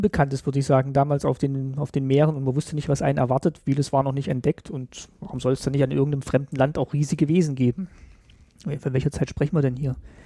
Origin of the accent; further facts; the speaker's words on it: Thuringia, Germany; Also das interessiert mich als Thüringer natürlich sehr.